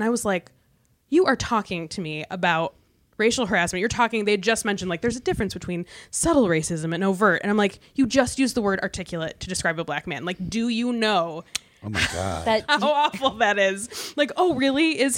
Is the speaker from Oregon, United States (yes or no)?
no; Michigan, United States; Or I revealed that I was from Michigan because one of the things is, like, do you have a lawyer in the family?